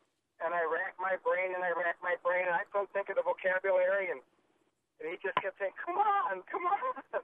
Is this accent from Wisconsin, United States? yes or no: yes; Wisconsin, United States; I took Latin, and I grew up in Wisconsin.